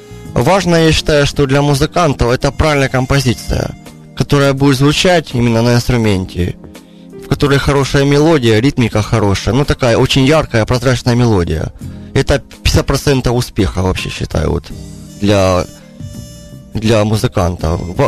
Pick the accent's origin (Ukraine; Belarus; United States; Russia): Ukraine; Rubizhne, Luhansk Oblast; moved away as an adult; now in Kyiv, Ukraine; Да, Луганская область, город Рубежная.